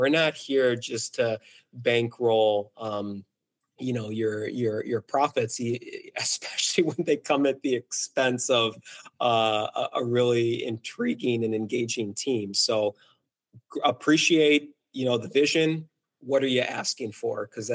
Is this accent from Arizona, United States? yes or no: yes; Arizona, United States; I grew up in Southern Arizona.